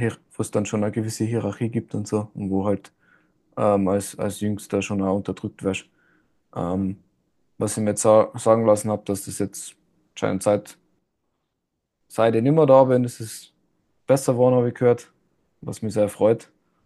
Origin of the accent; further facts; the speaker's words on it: Tyrol, Austria; ich war ja Tiroler, ich hätte ja heimfahren können